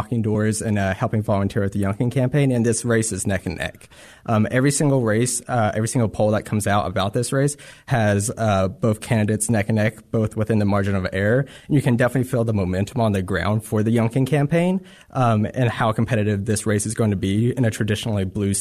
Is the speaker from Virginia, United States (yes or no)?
yes; Virginia, United States; So I was born and raised in Virginia, so I've been here all 21 years of my life at this point. I'm a homegrown Virginian.